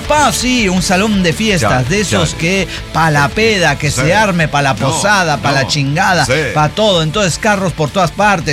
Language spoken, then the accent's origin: Spanish; Guadalajara, Jalisco, Mexico; O sea, bueno, venimos de Guadalajara